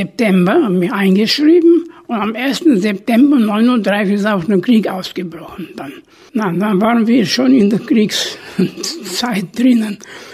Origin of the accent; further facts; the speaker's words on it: Dumbrăveni, Sibiu County, Romania; Aber ich bin in der Elisabethstadt gegangen. Ich bin auch geboren in Elisabethstädtle. Da habe ich die 4 Jahre gemacht.